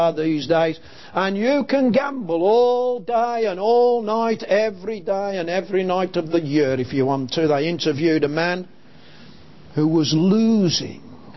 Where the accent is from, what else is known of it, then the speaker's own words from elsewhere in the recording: Birmingham, West Midlands, United Kingdom; I can remember growing up in Birmingham